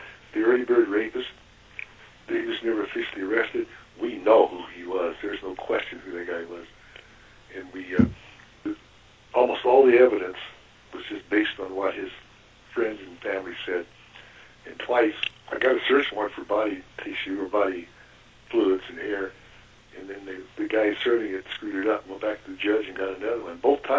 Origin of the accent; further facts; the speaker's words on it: California, United States; born there; I was born here. I'm not a Californian. I live here.